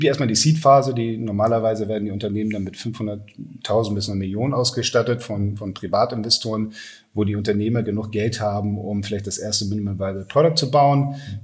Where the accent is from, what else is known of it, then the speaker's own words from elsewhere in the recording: Hamburg, Germany; Ja, also bin Hamburger jung, 45 Jahre alt, habe in London studiert.